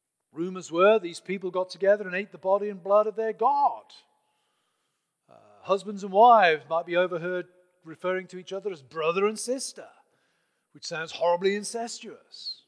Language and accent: English; England, United Kingdom; I'm a husband, I'm a father, I'm a teacher, I'm an Englishman, I'm an immigrant, I'm a writer, in addition to being a Christian.